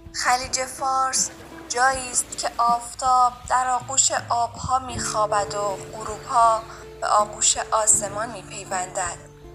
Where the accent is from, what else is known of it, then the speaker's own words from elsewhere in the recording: Iran; به عنوان یک ایرانی همیشه احساس افتخار میکنم که خلیج فارس جزء میراث فرهنگی و طبیعی کشورمون